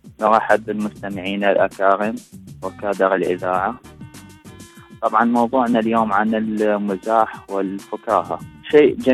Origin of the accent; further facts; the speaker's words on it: Iraq; من العراق البحر.